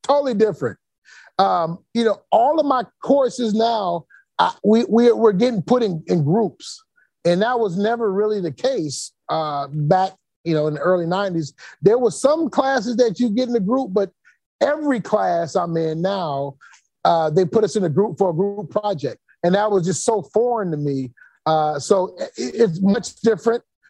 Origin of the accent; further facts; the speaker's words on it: Detroit, Michigan, United States; I was coming back to Detroit where I was from.